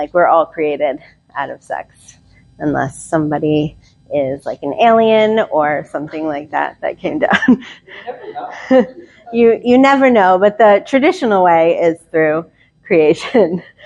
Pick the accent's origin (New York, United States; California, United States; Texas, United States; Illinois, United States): New York, United States; I'm from New York, a hypnotherapist here.